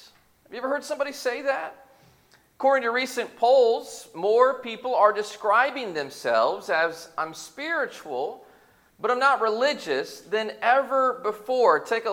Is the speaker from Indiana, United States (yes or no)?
yes; Indianapolis, Indiana, United States; I grew up in Indianapolis, 30 minutes the other direction from here, so I've got some family here as well tonight.